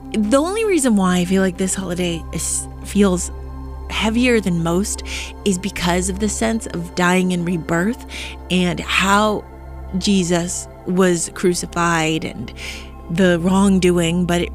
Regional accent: Newton, Massachusetts, United States; born there; I was born on Easter, April 19th, 1987, Easter. And I was the first baby that day born on Newton Wellesley Hospital.

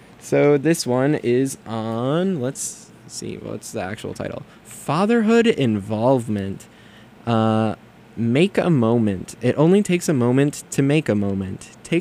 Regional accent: Midwest, United States; I'm from the Midwest. That's like the only two things dads need over there.

